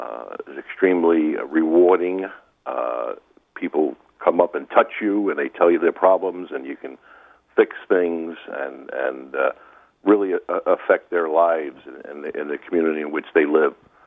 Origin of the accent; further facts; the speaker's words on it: Rockville Centre, New York, United States; after about 19 years in New York City, I was offered a position in Rockville Center, which happened to be my hometown